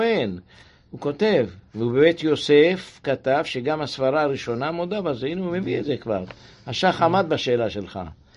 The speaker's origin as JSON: {"language": "Hebrew", "country": "Russia", "lives_now": "Israel", "said": "אני באתי מרוסיה, אני לא, לא, לא תיגע בי"}